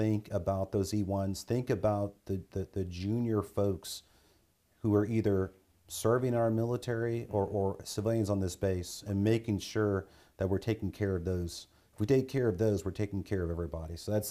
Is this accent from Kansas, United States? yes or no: no; California, United States; So being part of the military is just something that was part of our DNA growing up in Southern California.